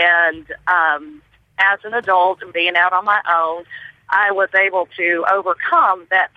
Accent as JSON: {"language": "English", "region": "the South", "country": "United States", "tie": "born or raised there", "said": "But I was raised in the South where this was just not ever talked about. I'm almost 50."}